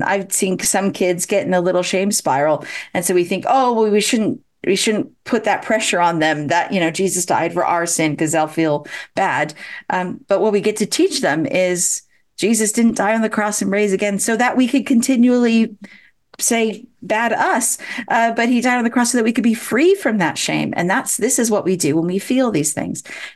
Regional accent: California, United States; now in United Kingdom; I grew up in California, so spiders were poisonous there. Not so much in Britain, but, you know, in my head, it still is.

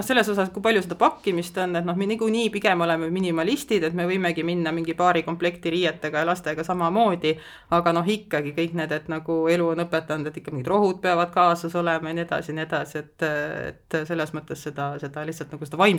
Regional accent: Tartu, Tartu County, Estonia; me ise muidu oleme tartlased

